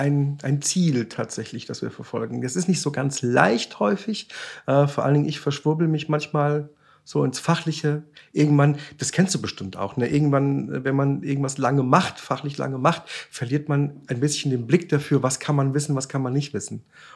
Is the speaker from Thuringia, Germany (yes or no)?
yes; Suhl, Thuringia, Germany; also born or lived in Erfurt; ich bin in Erfurt geboren, bin in Suhl in Thüringen aufgewachsen.